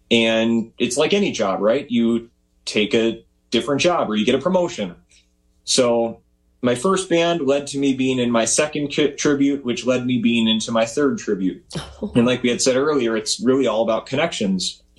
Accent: Greenfield, Wisconsin, United States; Growing up, Greenfield is my hometown.

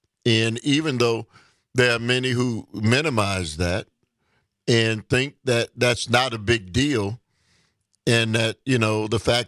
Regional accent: Milwaukee, Wisconsin, United States; and in my hometown, Milwaukee, Wisconsin.

